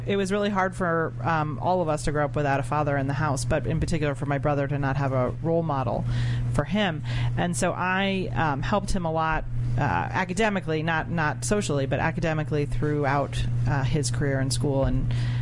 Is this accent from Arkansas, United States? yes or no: no; New York, United States; Westchester County, New York.